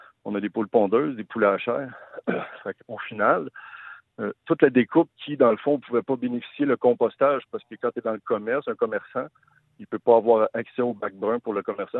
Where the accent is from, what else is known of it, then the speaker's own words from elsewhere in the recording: Sainte-Anne-des-Plaines, Quebec, Canada; Alors, dans mon coin, je suis de Saint-Anne-des-Plaines